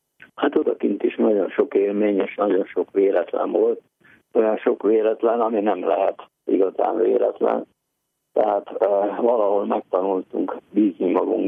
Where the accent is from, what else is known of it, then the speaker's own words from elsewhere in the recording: Tolna, Hungary; de Tóna megyei vagyok